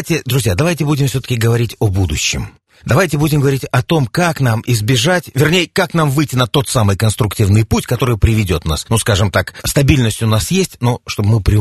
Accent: Belarus; И попытаемся охарактеризовать все-таки, что мы из себя, белорусы, сегодня представляем.

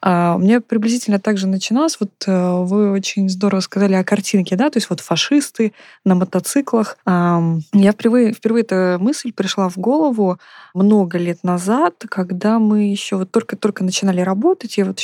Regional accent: Crimea, Ukraine; так как я из региона, который как бы так немножко близко взглянул на эту всю историю, я из Крыма

